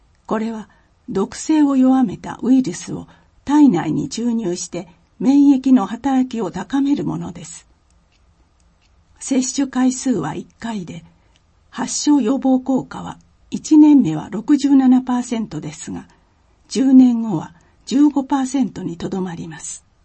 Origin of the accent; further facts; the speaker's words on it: New Zealand; Japanese is a second language; 今回も私の出身国であるニュージーランドの文化についてご紹介したいと思います。